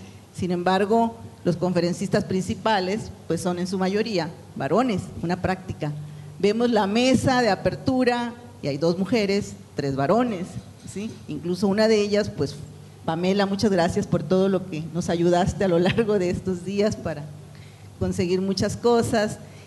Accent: Hermosillo, Sonora, Mexico; Vengo de Hermosillo, Sonora, México.

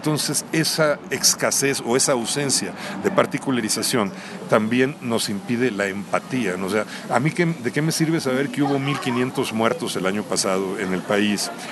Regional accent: Monterrey, Nuevo León, Mexico; also born or lived in Ciudad Juárez; yo que me crié en Monterrey, pensar escribir en Monterrey, escribir en Ciudad Juárez, también viví ahí.

